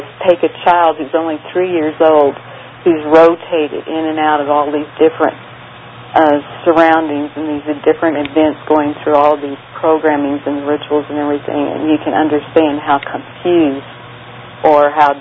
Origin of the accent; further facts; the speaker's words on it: Oklahoma, United States; I grew up in Oklahoma in a little Midwest town, went to Oklahoma State, you know, graduated, became a teacher.